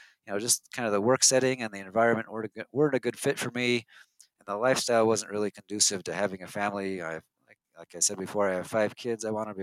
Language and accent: English; Oregon, United States; I grew up in Oregon. Both my wife and I are from Oregon.